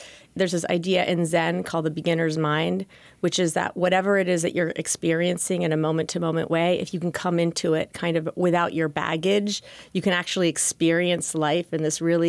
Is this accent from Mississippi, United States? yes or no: no; Orlando, Florida, United States; because I'm half Puerto Rican, half Cuban, and I grew up in Orlando at a time where there were very few Latino people.